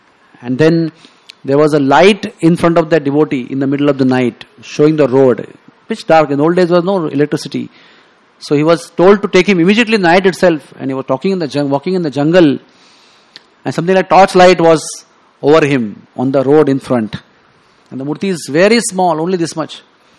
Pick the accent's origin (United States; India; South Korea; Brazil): India; Mangalore, Karnataka; We have my hometown in Karnataka, in Mangalore.